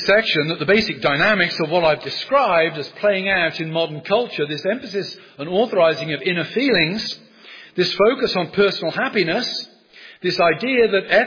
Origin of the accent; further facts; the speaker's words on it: England, United Kingdom; I'm English, and I say to the students, for something to be really funny, somebody somewhere has to be suffering.